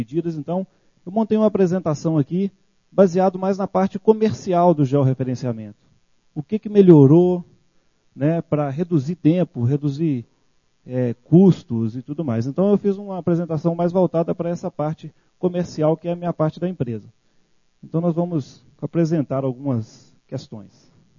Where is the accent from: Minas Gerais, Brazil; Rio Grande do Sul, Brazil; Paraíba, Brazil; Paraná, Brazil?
Minas Gerais, Brazil; eu sou lá do leste de Minas, né? Mais precisamente da região de cafeicultura de montanha.